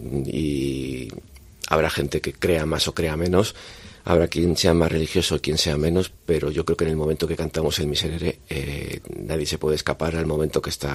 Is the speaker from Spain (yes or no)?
yes; Madrid, Community of Madrid, Spain; born there; now in Zamora, Spain; Llevo en Zamora muchos años, desde el año 75. Nací en Madrid, pero tampoco he vivido en Madrid, sí que es toda la familia.